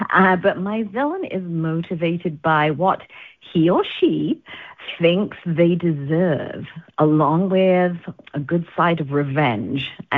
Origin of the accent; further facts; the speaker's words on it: England, United Kingdom; moved away; It's set in England. I'm English originally, and I've absolutely loved coming back for this series.